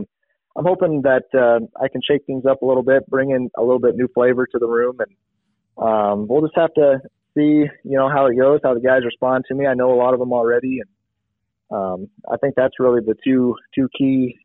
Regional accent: Guthrie Center, Iowa, United States; I grew up in Guthrie Center, was a Tiger.

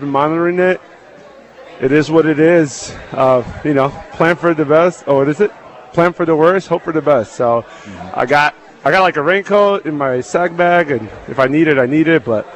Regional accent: Chicago, Illinois, United States; Okay, I'm from Chicago. We have the lake breeze.

